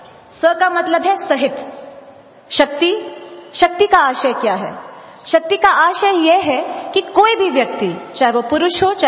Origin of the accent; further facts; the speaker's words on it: Uttar Pradesh, India; मैं यूपी की रहने वाली हूं और मेरा जो शादी हुई है वो बंगाली परिवार में हुई है।